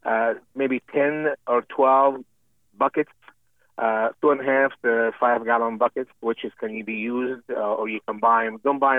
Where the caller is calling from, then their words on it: Warner, New Hampshire, United States; I'm from Warner, New Hampshire.